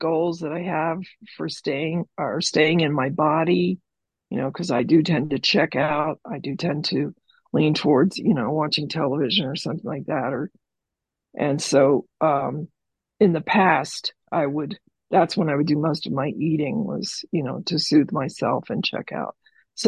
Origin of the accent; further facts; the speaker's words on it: Colorado, United States; I am a gratefully recovering compulsive overeater. I'm from Colorado in the United States.